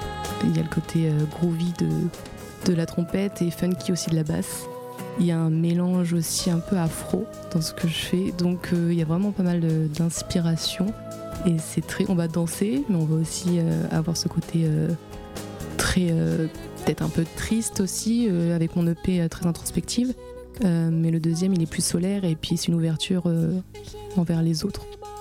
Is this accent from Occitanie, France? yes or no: no; Granville, Normandy, France; Et je viens de Granville et aussi de Lorne. Je navigue entre ces deux départements.